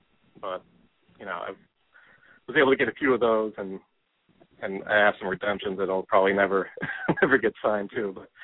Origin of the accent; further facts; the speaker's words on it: California, United States; I grew up in the Bay Area originally